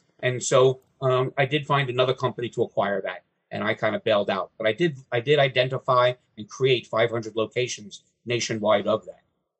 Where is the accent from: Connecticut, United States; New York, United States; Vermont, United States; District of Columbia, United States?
New York, United States; also born or lived in Atlanta; now in Wilmington, United States; where I grew up in New York was on the coast. So I missed that.